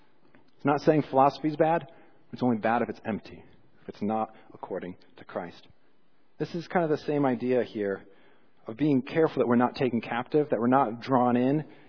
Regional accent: United States; I was raised here in America, and so now I have American biases that I think most of us share.

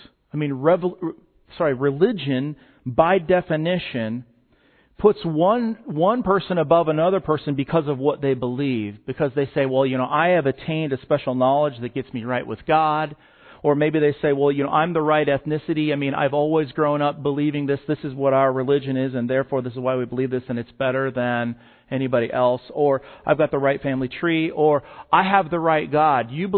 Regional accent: Dillon, Colorado, United States; I grew up in Dillon, Colorado

